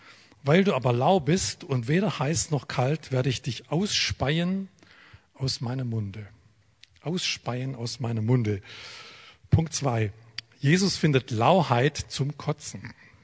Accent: Baden-Württemberg, Germany; now in Freiberg, Germany; Also wenn ich komme ja eigentlich aus Baden-Württemberg, gell?

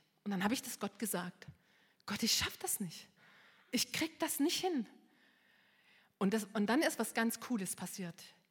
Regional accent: East Germany, Germany; ich habe mit 16 Jahren so richtig zu Jesus gefunden und ich bin in der DDR aufgewachsen. Ich hatte eine Jugendweihe gemacht, ich war in der FDJ

